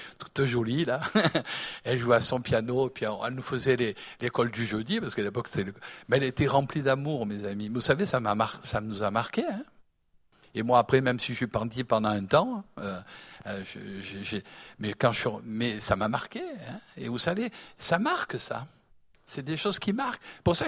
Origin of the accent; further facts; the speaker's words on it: Nice, Provence-Alpes-Côte d'Azur, France; born there; Elle est revenue sur Nice, c'est pour ça que je suis né à Nice.